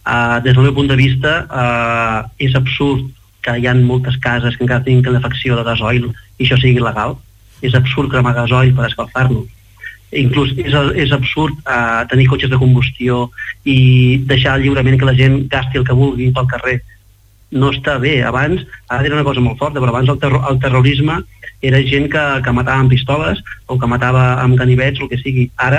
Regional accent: Santa Coloma de Queralt, Catalonia, Spain; Un és, som de Santa Coloma de Queralt

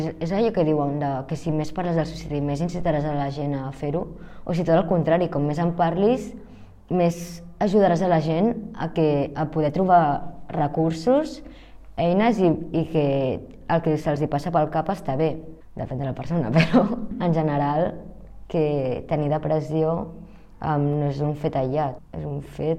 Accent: Catalonia, Spain; also born or lived in China; Soc una noia de 17 anys, vaig néixer a la Xina i amb 14 mesos ja vaig venir aquí.

